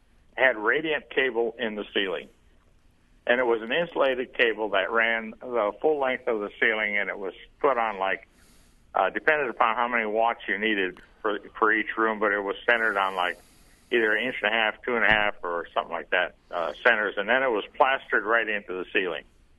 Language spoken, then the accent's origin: English; Illinois, United States; I'm a transplant from Illinois, and all we've got basically down there is either electric or gas